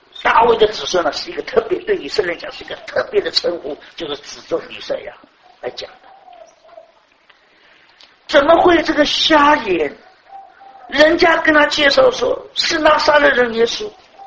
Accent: Shanghai, China; 像我们上海人，江北来的是什么？

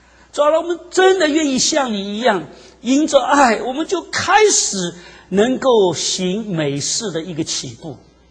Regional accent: China; 我说20岁这个是一个弱冠了，我们中国人说弱冠成年了

